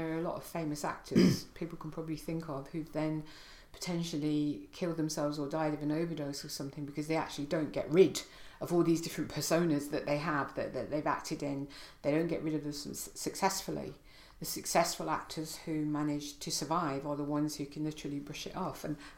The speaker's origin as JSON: {"language": "English", "region": "England", "country": "United Kingdom", "said": "And yet I'm English, and I like this positive side."}